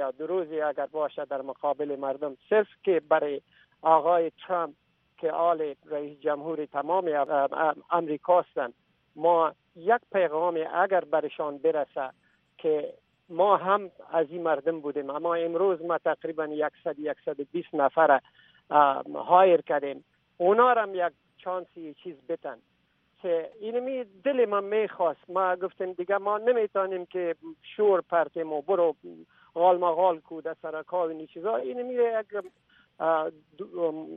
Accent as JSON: {"language": "Persian", "country": "Afghanistan", "said": "من یک افغان هستم، به ضمنش مسلمان هستم"}